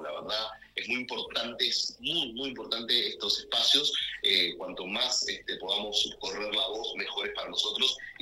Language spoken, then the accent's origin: Spanish; Argentina; moved away as an adult; now in United States; soy de Argentina. Estoy hace 12 años en los Estados Unidos y me dedico full a dirigir teatro.